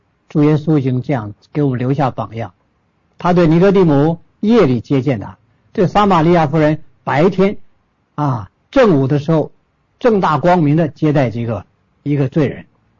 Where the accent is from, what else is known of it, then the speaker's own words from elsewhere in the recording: China; 那么你我中国人都在喝孔孟之道儒家的水，